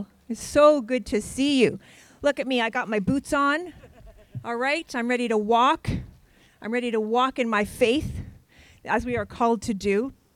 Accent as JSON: {"language": "English", "country": "Canada", "tie": "born or raised there", "said": "I am a Canadian born and raised"}